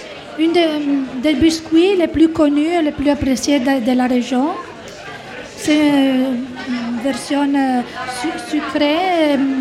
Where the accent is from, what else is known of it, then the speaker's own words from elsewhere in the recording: San Maurizio Canavese, Piedmont, Italy; Oui, on vient de San Maurizio Canavese. C'est un village de 10 000 habitants. Il fait 18-20 km de la grande ville Turin.